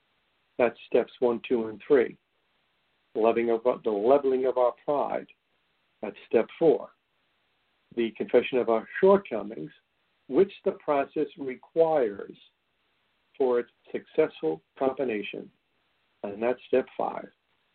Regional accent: New York City, New York, United States; I grew up in New York City in the 1950s

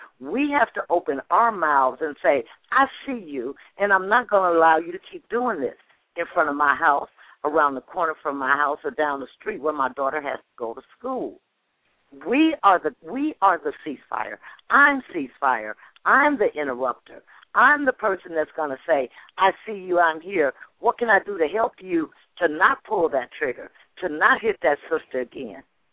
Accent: Richmond, California, United States; I'm from Richmond, California. I grew up on the blocks that I walk on every Friday night.

